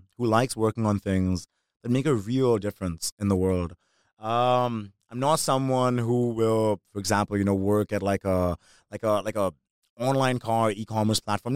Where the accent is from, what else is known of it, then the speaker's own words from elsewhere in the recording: Dubai, United Arab Emirates; I grew up in Gisas in Dubai, which is a very, like, down-to-earth neighborhood in Dubai, really. Salt-of-the-earth neighborhood in Dubai.